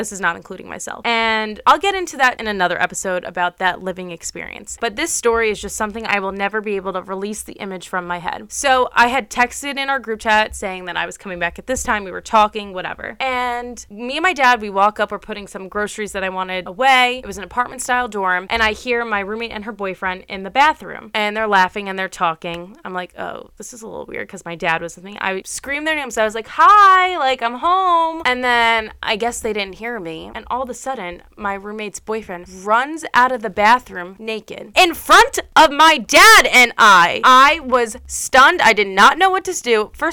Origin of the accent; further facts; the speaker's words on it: New York, United States; And obviously, because I'm from New York and a majority of people that voted are from the tri-state area